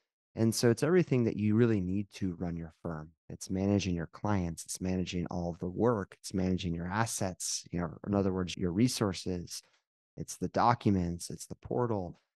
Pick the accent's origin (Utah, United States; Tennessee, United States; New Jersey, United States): Utah, United States; now in Florida, United States; Well, I came from Utah. It's not too dissimilar.